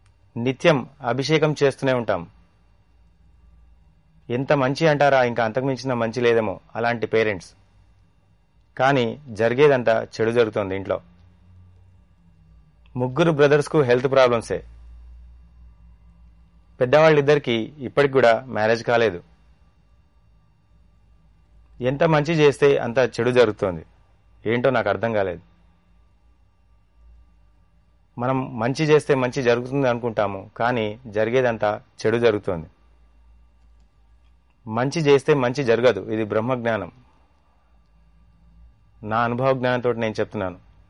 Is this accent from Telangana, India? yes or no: yes; Warangal, Telangana, India; also born or lived in Dharmapuri; now in Hyderabad, India; నేను పుట్టింది Dharmapuri, Karimnagar district, Andhra Pradesh, India. పెరిగింది వరంగల్. మా నాన్నగారు అక్కడ పోలీస్ డిపార్ట్మెంట్లో జాబ్ చేసేవారు. గత 15 నుంచి నేను హైదరాబాద్లో ఉంటున్నాను.